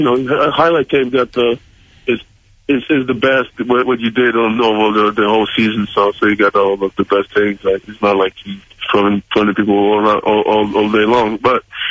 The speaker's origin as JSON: {"language": "English", "country": "Poland", "said": "I'm coming from Poland"}